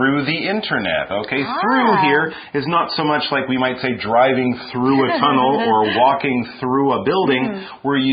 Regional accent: Canada; Hey, well, I'm Canadian

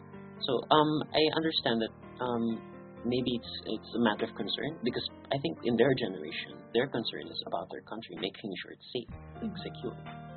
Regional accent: Philippines; English is a second language; moved away as an adult; I'm from the Philippines, and I'm currently studying here at CUC, taking up my master's degree in international journalism.

